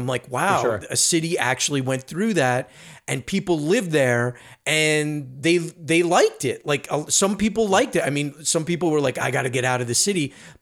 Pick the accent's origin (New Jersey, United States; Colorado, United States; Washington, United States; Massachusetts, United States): New Jersey, United States; I grew up in Jersey right across the bridge. And people in New Jersey had this inherent fear of like don't go into the city.